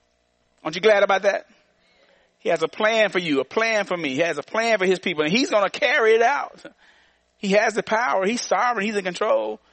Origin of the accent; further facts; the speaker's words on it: Arkansas, United States; now in Tennessee, United States; even though I'm from Arkansas, and that's where my aunt is, Aunt Ruth is in Arkansas, I know that the God that I serve here in Tennessee